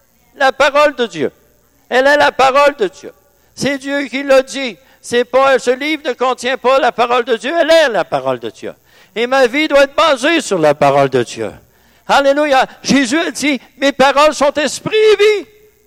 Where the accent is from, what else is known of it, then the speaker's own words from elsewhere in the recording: Quebec, Canada; On n'est pas juif. On est québécois.